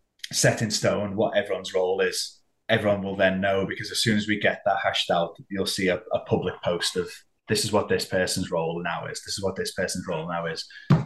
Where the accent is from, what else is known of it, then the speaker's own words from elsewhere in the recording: Liverpool, North West England, United Kingdom; It's our first time back in Liverpool in over 5 years. So I'm excited to be in my hometown, but also to be going to my hometown as part of a show this exciting.